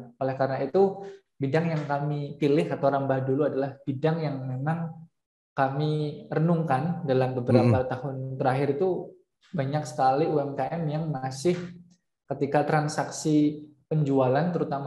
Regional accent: Purbalingga, Central Java, Indonesia; Aku aslinya dari Jawa Tengah, tepatnya di Kabupaten Purbalingga, kayak gitu.

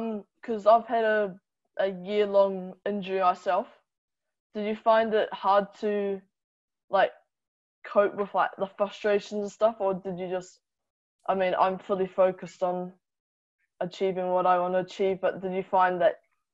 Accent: Auckland, New Zealand; I'm from Auckland, New Zealand, but I've got full Dutch heritage

